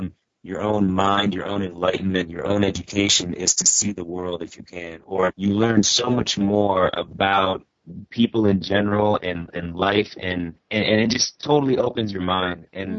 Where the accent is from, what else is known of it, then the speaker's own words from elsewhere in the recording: Maryland, United States; well my state's a blue state anyway so we I mean Maryland I'm from Maryland right outside of DC and we voted for Hillary